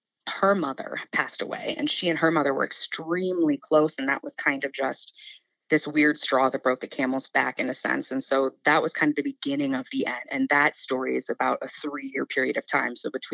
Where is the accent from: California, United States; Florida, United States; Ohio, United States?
Florida, United States; Jacksonville; born there; I was born in Jacksonville, Florida.